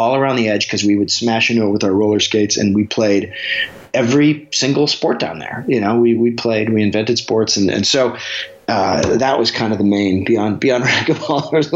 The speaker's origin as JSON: {"language": "English", "region": "Alaska", "country": "United States", "tie": "born or raised there", "said": "I played racquetball at everything has the asterisks growing up in Alaska."}